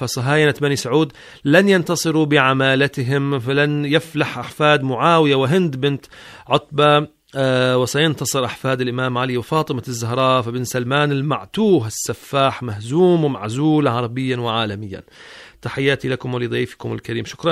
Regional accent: Yemen; واحفظ بلادنا اليمن وشعبها العظيم

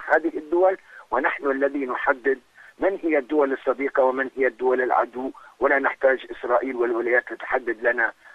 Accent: Palestine; نحن كفلسطينيين ندرك أعدائنا من أصدقائنا

